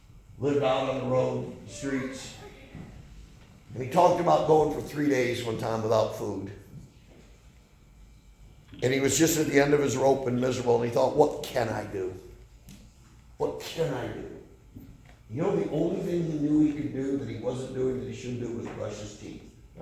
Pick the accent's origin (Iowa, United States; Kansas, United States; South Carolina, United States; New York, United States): New York, United States; First thing, they all thought I was from the South because I was from Cattaraugus County. We just had a different accent than that.